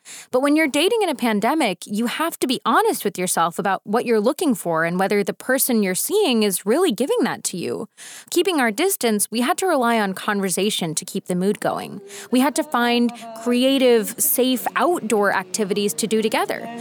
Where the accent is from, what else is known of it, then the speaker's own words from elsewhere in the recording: United States; it may not seem like a huge difference because we're both Indian, but it's basically like dating someone from a foreign country. I mean, I grew up American on McDonald's Happy Meals.